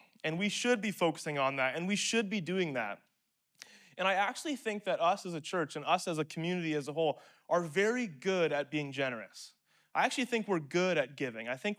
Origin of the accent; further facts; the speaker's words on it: Manitoba, Canada; growing up in Manitoba